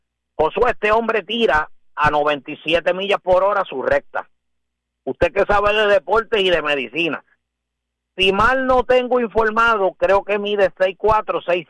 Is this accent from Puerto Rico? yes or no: yes; Puerto Rico; como puertorriqueño, pues yo estaba sumamente emocionado